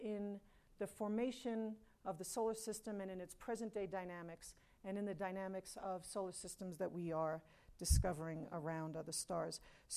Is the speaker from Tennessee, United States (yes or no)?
no; New York City, New York, United States; I was just a young girl growing up in New York City